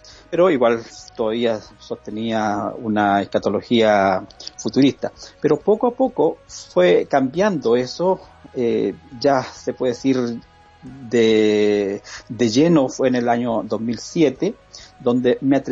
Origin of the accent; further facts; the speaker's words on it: Chile; moved away as an adult; also born or lived in Norway; iglesia muy tradicional de corte pentecostal en Chile, una de las principales iglesias pentecostales en mi país. y con un sistema religioso bastante rígido, bastante legalista. Y bueno, me crié en esa iglesia, me formé, me casé, y a la edad de 26, 27 años viajé a Noruega